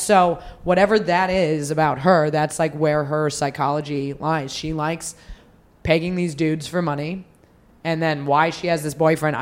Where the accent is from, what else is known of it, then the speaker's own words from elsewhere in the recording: Reno, Nevada, United States; also born or lived in Sacramento; I'm from Reno. But that I at the time I'd been living in Sacramento.